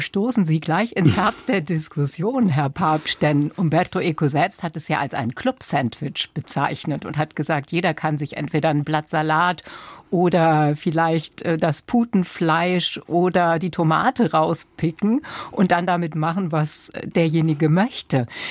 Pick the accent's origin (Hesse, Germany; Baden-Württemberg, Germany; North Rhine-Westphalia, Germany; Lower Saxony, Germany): Lower Saxony, Germany; ich komme aus Niedersachsen, wo ich kein Latein in der Schule hatte